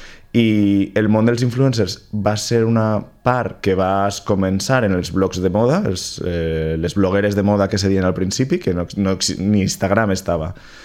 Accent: Vinaròs, Valencian Community, Spain; moved away as an adult; now in Barcelona, Spain; soc de Vinaròs, jo tinc 41 anys i ja fa temps que me'n vaig anar de Vinaròs perquè vaig estudiar aquí al col·le i a l'institut i després vaig anar a Barcelona a estudiar la carrera i com m'agradava molt Barcelona ja vaig decidir quedar-me allí

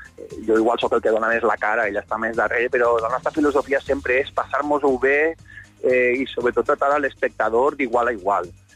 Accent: Sueca, Valencian Community, Spain; accent: Sueca accent; Jo també tinc un accent del meu poble de Sueca, que parlem en Xina

